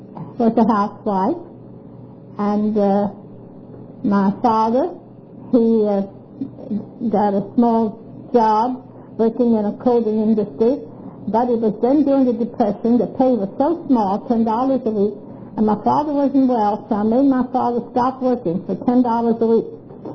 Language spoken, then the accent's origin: English; Baltimore, Maryland, United States; born there; I was born in Baltimore, Maryland, and I started to work in the clothing industry when my father had a small tailor shop